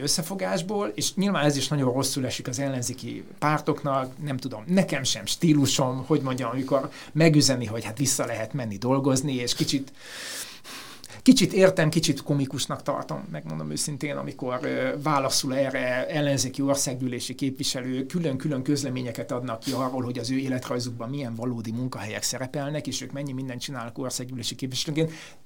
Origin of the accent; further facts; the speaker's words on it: Budapest, Hungary; ha bár én budapesti vagyok